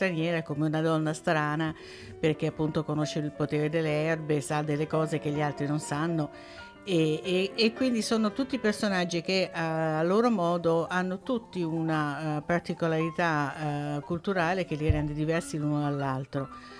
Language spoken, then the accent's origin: Italian; Ancona, Marche, Italy; born there; io ho vissuto, sono nata a Piazza del Papa, quindi a pochissima distanza da questo posto di Piazza Malatesta